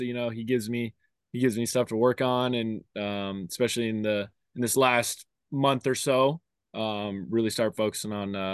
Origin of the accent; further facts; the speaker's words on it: Pacific Northwest, United States; I was born in the Northwest, raised in the Northwest. You know, when I'm done playing baseball, or, you know, I'll be back in the Northwest.